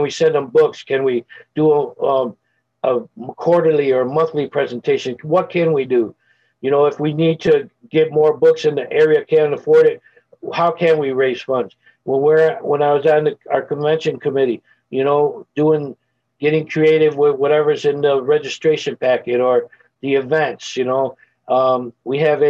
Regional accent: Chicago, Illinois, United States; also born or lived in Dallas; This is the fourth major move. I was born and raised in Chicago with 3 years clean. I went to Dallas.

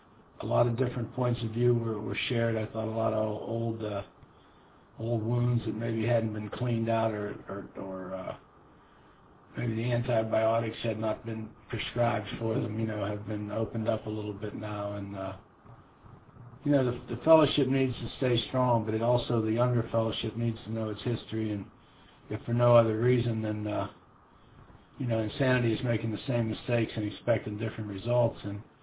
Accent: Pittsburgh, Pennsylvania, United States; I'm from Pittsburgh, PA

